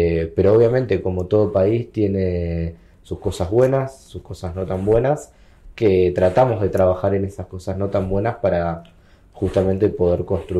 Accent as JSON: {"language": "Spanish", "country": "Argentina", "said": "como soy argentino, más pequeño que la provincia más pequeña de Argentina."}